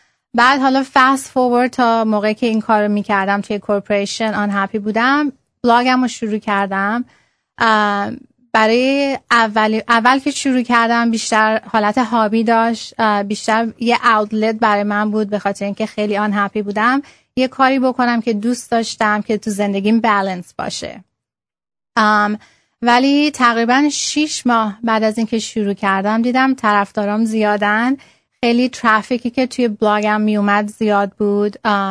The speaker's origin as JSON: {"language": "Persian", "country": "Iran", "moved": "yes", "lives_now": "United States", "said": "من تقریبا 19 ساله که آمریکام. این کار رو تقریبا 6 سال پیش شروع کردم. یکم بهتون بک‌گراند بدم. من توی خانواده تقریبا ترادیشنال ایرانی بزرگ شدم"}